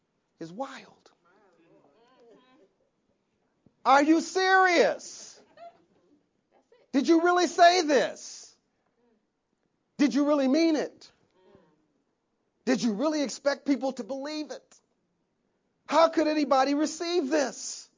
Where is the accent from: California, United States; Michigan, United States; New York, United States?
Michigan, United States; Saginaw; I was born in Saginaw. Me. I was born in Saginaw, Michigan, to … And I have no consciousness of life before Saginaw.